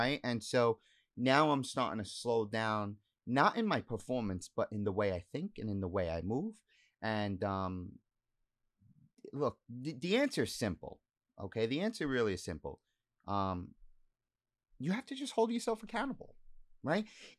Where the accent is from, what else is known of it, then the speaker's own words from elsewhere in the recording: Staten Island, New York, United States; some back in my hometown in Staten Island.